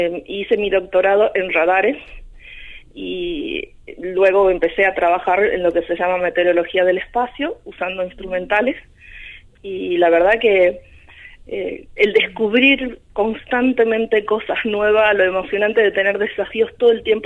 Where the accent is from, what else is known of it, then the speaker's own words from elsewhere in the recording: Tucumán, Argentina; Soy nacida, crecida y educada en Tucumán.